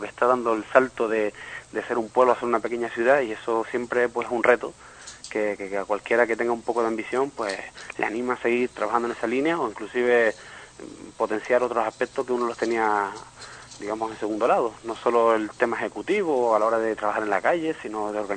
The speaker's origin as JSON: {"language": "Spanish", "region": "Canary Islands", "country": "Spain", "said": "pues si yo soy solo un canario aquí, parezco, no sé, una gaviota en un puerto montaña"}